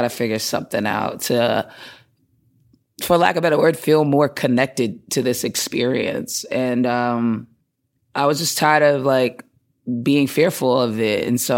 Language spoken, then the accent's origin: English; Boston, Massachusetts, United States; also born or lived in Atlanta; Like, I grew up in Boston. I'm from Boston. Lived there my whole life. I went to Atlanta. I was in my 20s to go to school.